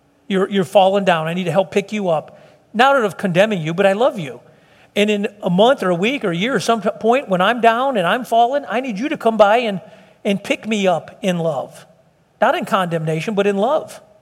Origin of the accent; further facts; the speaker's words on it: Chicago, Illinois, United States; now in Texas, United States; My grandfather, I told you we're from Chicago. I think some of you know he was in the Cicero in the 30s.